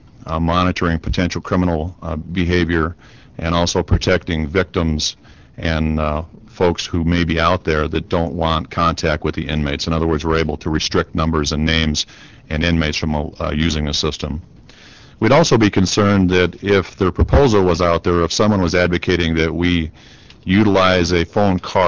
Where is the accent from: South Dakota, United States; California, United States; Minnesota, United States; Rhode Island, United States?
South Dakota, United States; Sioux Falls; I'm from Sioux Falls, the warden at the South Dakota State Penitentiary